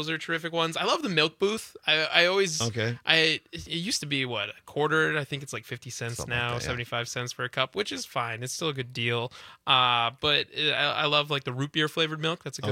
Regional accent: Milwaukee, Wisconsin, United States; I grew up in the Milwaukee area.

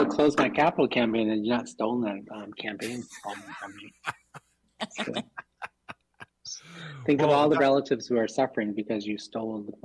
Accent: Minneapolis, Minnesota, United States; I was raised right here in the South Minneapolis in the cultural corridor growing up. I was born and raised right here.

